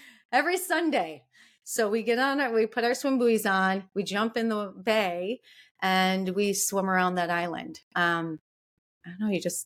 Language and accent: English; Michigan, United States; I was from Michigan. I was extremely naive. I was just like this little girl from a small, you know, Lake Michigan town.